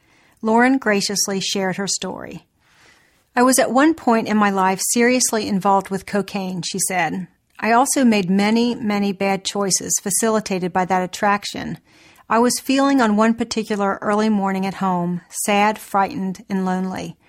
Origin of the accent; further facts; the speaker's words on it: Pennsylvania, United States; born there; I was born in Pennsylvania, and my older sister called me the day Fred Rogers died to tell me.